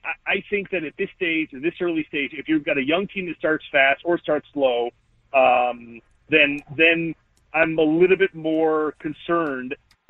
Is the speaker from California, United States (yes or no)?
no; Michigan, United States; Well, I grew up in Michigan, so I'm punching the Super Bowl ticket for the Lions.